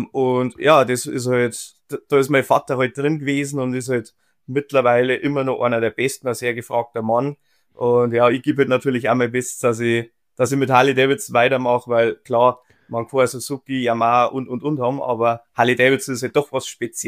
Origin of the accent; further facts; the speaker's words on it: Bavaria, Germany; accent: Bavarian; 33 Jahre alt. Und wie man hört, ich bin aus Bayern. Leider geht's mir mit dem Hochdeutsch ein bisschen schlecht momentan, weil ich nur Bayerisch oder Englisch rede.